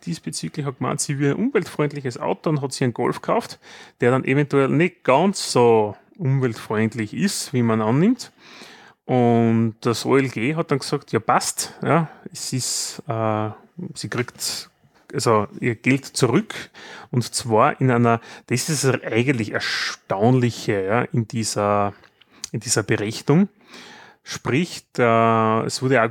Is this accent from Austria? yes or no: yes; Austria; sondern auch, wenn wir als Österreicher woanders sind.